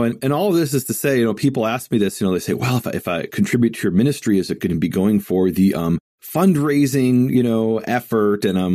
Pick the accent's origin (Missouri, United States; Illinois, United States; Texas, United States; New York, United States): Illinois, United States; Chicago; I'm from Chicago.